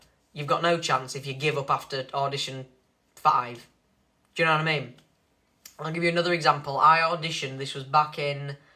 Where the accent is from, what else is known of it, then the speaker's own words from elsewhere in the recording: Barnsley, Yorkshire and the Humber, United Kingdom; moved away as an adult; now in London, United Kingdom; I'm a full-time performer. I'm originally from Barnsley in South Yorkshire, but I moved to London a couple of years back when I was offered a place at Italia Conti Drama School.